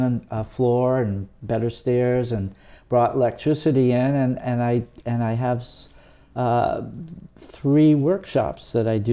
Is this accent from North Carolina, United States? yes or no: no; Vermont, United States; where I grew up in Vermont, when my folks retired off of the dairy farm, they bought a little house in the village